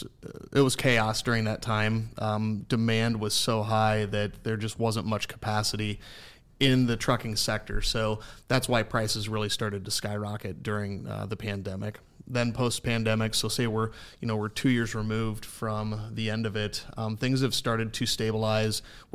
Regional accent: Ankeny, Iowa, United States; also born or lived in Fort Dodge; So Fort Dodge until I was 9, and then family relocated to Ankeny.

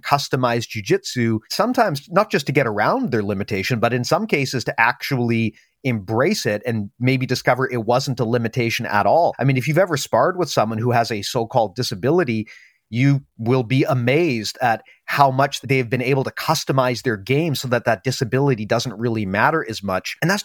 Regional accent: Canada; You know, being a Canadian, hockey's popular here

